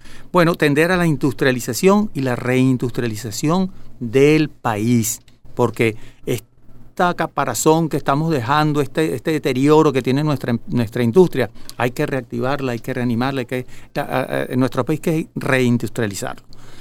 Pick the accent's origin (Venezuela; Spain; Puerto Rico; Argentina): Venezuela; nosotros como venezolanos, en esta situación que está viviendo el país